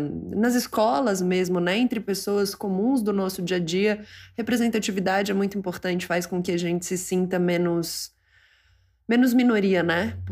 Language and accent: Portuguese; Uberlândia, Minas Gerais, Brazil; Eu sou de Uberlândia.